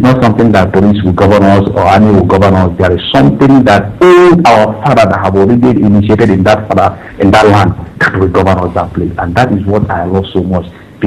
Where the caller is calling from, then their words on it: Dakar, Senegal; I'm calling from Dakar, Senegal.